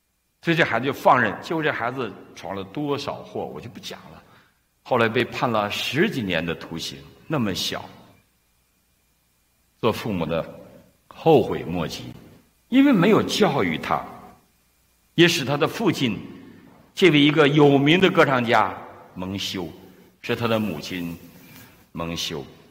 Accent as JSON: {"language": "Chinese", "town": "Harbin", "region": "Heilongjiang", "country": "China", "said": "是我们哈尔滨的吧，哈尔滨老乡"}